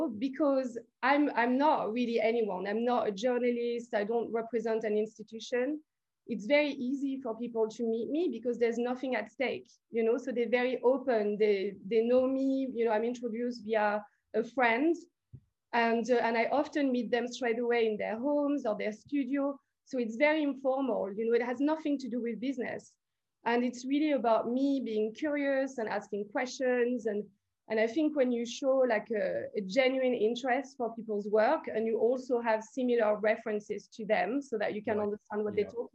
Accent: Paris, Île-de-France, France; So I come from, it's my great grandparents who came to Paris, and I grew up in République in Paris, you know, which is a super multicultural area.

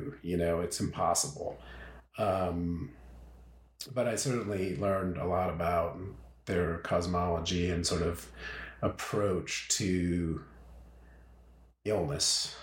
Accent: Portsmouth, New Hampshire, United States; So I grew up largely in Portsmouth, New Hampshire.

